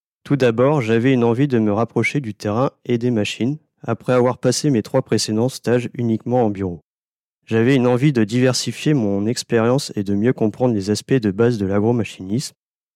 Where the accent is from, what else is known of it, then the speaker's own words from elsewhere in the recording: Centre-Val de Loire, France; j'ai actuellement 23 ans et je viens du sud de l'Eure-et-Loire.